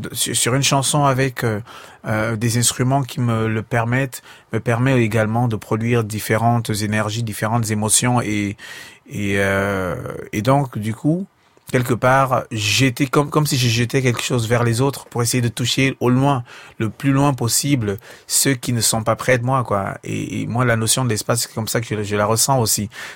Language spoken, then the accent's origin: French; Cameroon; first language Bassa; French is a second language; le bassa est ma première langue, le français est ma deuxième langue